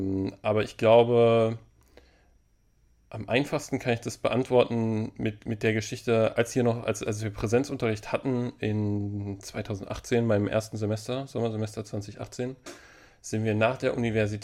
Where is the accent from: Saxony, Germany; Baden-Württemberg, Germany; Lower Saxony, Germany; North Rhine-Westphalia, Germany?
Baden-Württemberg, Germany; Baden-Baden; ich komme ursprünglich aus Baden-Baden